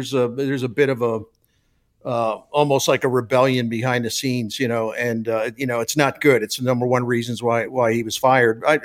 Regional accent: St. Louis, Missouri, United States; The people, the personality of the people's, my hometown and my home, St. Louis, very similar personality.

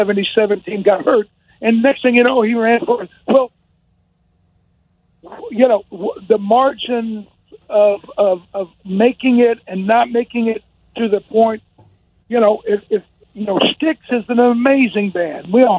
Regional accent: Arkansas, United States; now in Chicago, United States; I grew up in Arkansas, so I wasn't on the in this area, this scene, the Chicago scene.

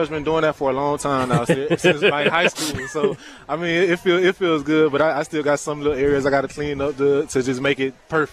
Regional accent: Alabama, United States; I'm from Alabama, so I like to do stuff outside.

